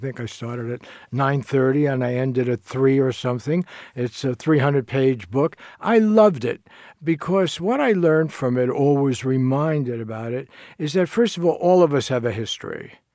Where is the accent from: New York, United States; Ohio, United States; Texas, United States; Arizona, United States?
New York, United States; New York City; I grew up in New York City